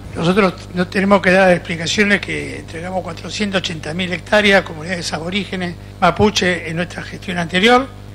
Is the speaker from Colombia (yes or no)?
no; Argentina; Nosotros somos argentinos, tenemos una ley